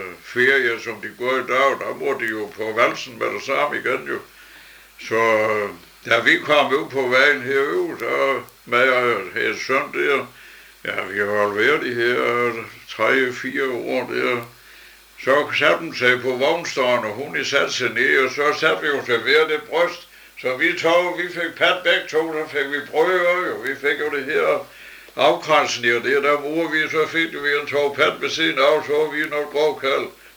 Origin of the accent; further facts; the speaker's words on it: Odense, Region of Southern Denmark, Denmark; born there; og jeg er født i Odense. Og i 1910, eller 37. Og født i Fru Kirk, og jeg har boet i Vindegade.